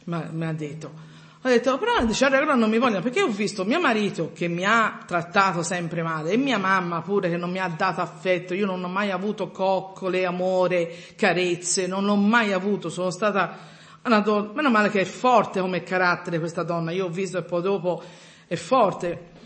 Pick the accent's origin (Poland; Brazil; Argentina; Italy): Italy; Florence, Tuscany; Ho detto, anch'io vengo da Firenze, Dio, su per giù.